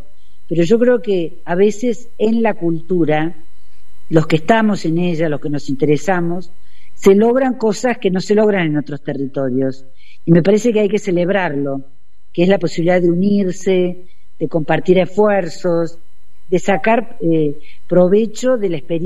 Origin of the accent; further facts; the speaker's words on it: Córdoba, Argentina; yo soy cordobesa